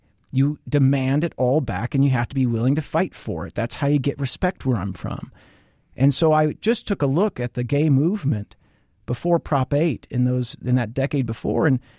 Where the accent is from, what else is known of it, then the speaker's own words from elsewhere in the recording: Texas, United States; You know, you learn as a Texan to stand up straight and tall and strong, defend yourself, and demand the full thing.